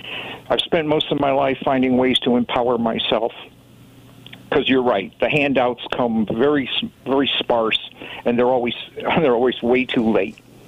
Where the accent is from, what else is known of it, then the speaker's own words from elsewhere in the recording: Waterbury, Connecticut, United States; born there; I'm a member of a minority group. I'm blind. In fact, I was born in Waterbury